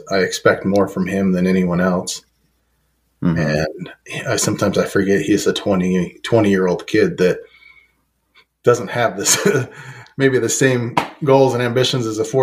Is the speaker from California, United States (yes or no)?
no; Memphis, Tennessee, United States; let me tell you, I come from Memphis, so it used to be good, but it's pretty poor these days.